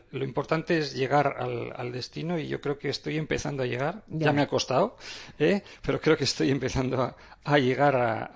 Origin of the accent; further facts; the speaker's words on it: Pobes, Basque Country, Spain; al lado de mi pueblo, al lado de Pobes, en un paraje fantástico que invito a todo el mundo a conocer